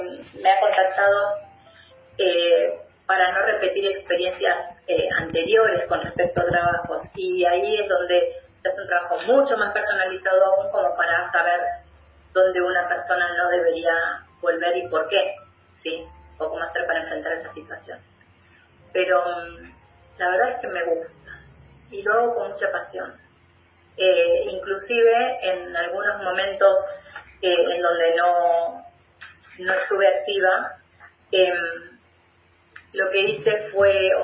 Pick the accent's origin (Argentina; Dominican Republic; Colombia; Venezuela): Argentina; Al menos en mi país, en Argentina, está todo tan digitalizado